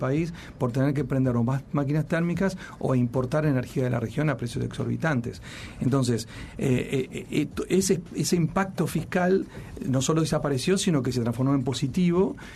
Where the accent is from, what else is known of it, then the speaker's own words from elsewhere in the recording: Uruguay; como somos todos los uruguayos, dueños de las empresas públicas